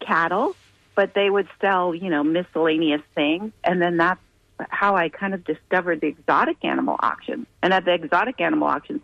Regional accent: San Diego, California, United States; moved away as an adult; I was, I'm from San Diego, but I had moved to Texas to open a restaurant

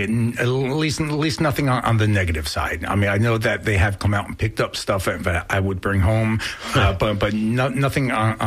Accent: New Jersey, United States; moved away as an adult; now in Florida, United States; I grew up in New Jersey, which is where I started my career off up there. I've been doing this now for 22 years. So I got started up there and moved down here to Florida about 9 years ago.

